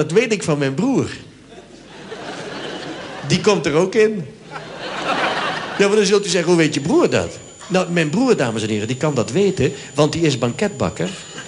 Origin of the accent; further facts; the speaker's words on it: Sittard, Limburg, Netherlands; born there; dat is begonnen in Sittard, waar ik geboren ben, op de lagere school